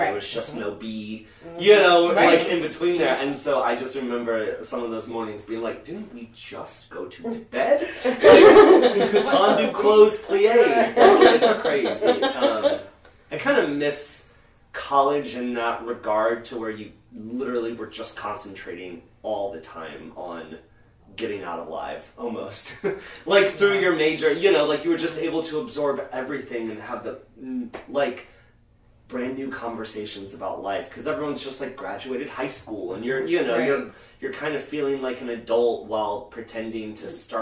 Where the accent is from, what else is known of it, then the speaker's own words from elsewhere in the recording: Lee's Summit, Missouri, United States; I had some friends whenever I grew up in Lee's Summit